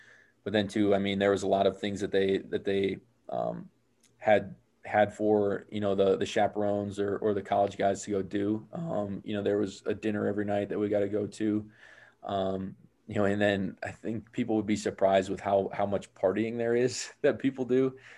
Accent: Minnesota, United States; My hometown is actually only an hour away from Minneapolis. So it was really, really awesome to be that close to home

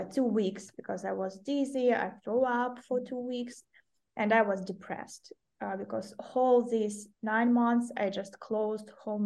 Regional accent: Donetsk Oblast, Ukraine; I came to my hometown, it's a tiny town in Donetsk region.

